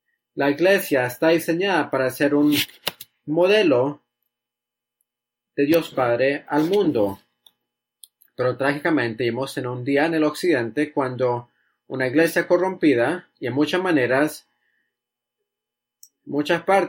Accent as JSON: {"language": "Spanish", "country": "United Kingdom", "said": "estaba hablando en el Reino Unido, de donde yo vengo"}